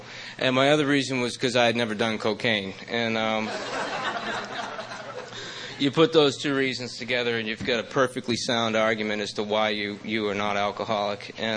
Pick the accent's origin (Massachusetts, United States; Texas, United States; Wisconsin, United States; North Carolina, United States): Massachusetts, United States; I loved Maine because I grew up in Massachusetts where you can't do anything.